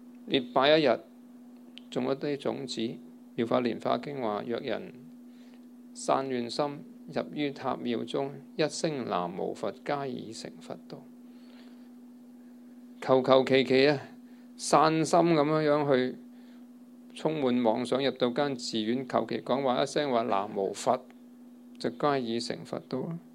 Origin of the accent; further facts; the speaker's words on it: Hong Kong; 不如我们香港人，即是福报差了一点